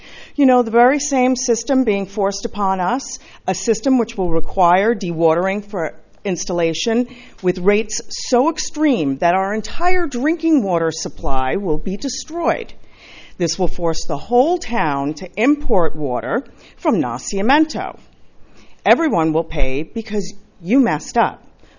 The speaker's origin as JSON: {"language": "English", "town": "Los Osos", "region": "California", "country": "United States", "said": "from Los Osos."}